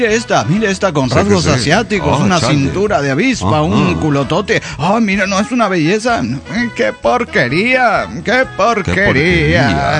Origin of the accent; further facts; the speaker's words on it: Mexico City, Mexico; de Ciudad de México.